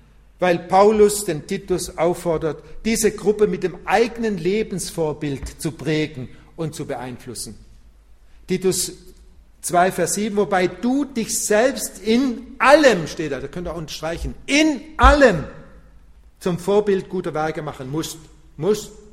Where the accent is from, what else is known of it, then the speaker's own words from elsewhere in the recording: Argentina; German is a second language; now in Germany; ich weiß jetzt nicht, wie hier in Deutschland, aber bei uns in Argentinien ist manchmal so